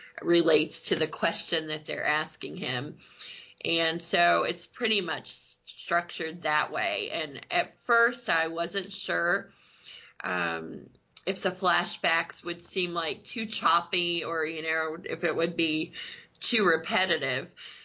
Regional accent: Jellico, Tennessee, United States; I'm from Jellicoe, Tennessee. So yay for my hometown of Jellicoe.

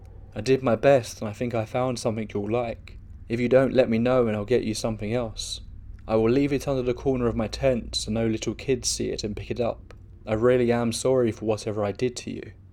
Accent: Bronx, New York, United States; When I was growing up in the Bronx, we lived in apartments, as most people did.

